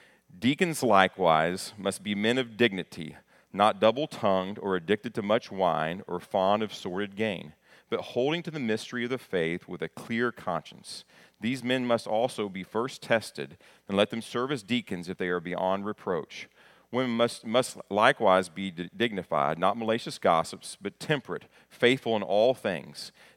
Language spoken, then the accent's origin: English; Kentucky, United States; I grew up in Kentucky, and we didn't have dinner. We had supper.